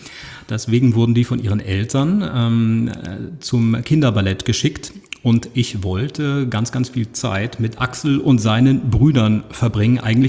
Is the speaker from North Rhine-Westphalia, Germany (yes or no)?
no; Usingen, Hesse, Germany; born there; Ich bin in Usingen geboren und das ist eine Kleinstadt. Jedenfalls war es das damals, heute wahrscheinlich auch noch, aber damals noch kleiner, in Hessen auch tatsächlich. Ich bin ein gebürtiger Hesse.